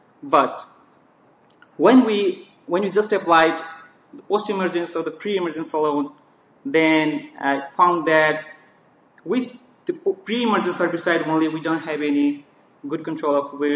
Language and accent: English; Nepal; English is a second language; now in United States; from Texas Tech University. I'm going to present a research which was conducted in my home country, Nepal, a few years ago.